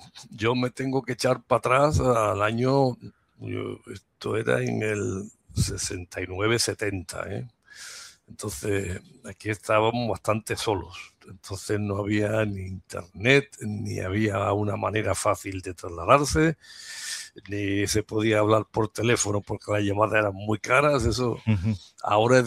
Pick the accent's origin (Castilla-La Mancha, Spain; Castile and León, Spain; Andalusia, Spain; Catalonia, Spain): Andalusia, Spain; Algeciras; born there; pues yo sigo teniendo mi domicilio pues allí, ¿no? Pero la mayor parte del tiempo pues estoy aquí donde yo nací, ¿no? En Algeciras. Vivo muy cerquita de la playa.